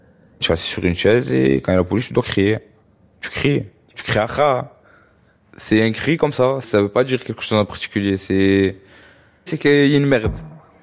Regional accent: Marseille, Provence-Alpes-Côte d'Azur, France; j'ai 19 ans, j'ai grandi à La Paternelle, quartier nord de Marseille.

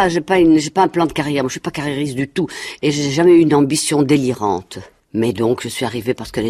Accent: Brussels, Brussels-Capital Region, Belgium; Absolument, je suis née à Bruxelles, je suis une bonne bruxelloise, voilà.

